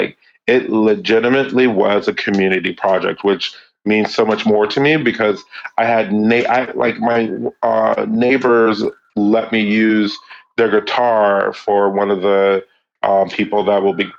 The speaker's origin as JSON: {"language": "English", "town": "Berkeley", "region": "California", "country": "United States", "said": "Granted, I'm from Berkeley, California"}